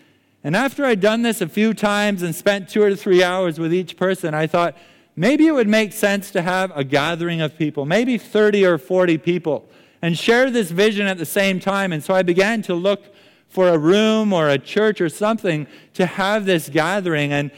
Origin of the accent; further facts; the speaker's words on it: Zambia; born there; And I was born in Southern Africa and Zambia.